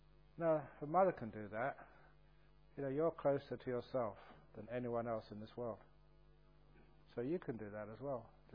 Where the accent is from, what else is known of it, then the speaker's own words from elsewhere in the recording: London, United Kingdom; I still remember just growing up in London, just always having scabs on my knees